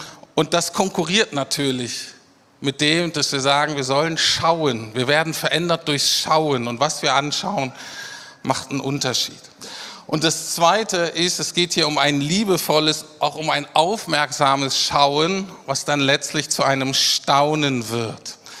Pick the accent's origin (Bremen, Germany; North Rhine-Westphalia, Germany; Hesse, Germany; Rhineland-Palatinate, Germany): Bremen, Germany; wie ich aufgewachsen bin als guter Norddeutscher, ich bin Bremer